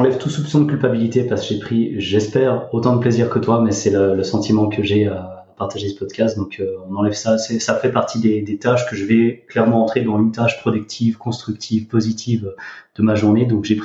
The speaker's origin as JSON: {"language": "French", "country": "Switzerland", "tie": "born there", "said": "je suis en Suisse, effectivement je suis né en Suisse aussi"}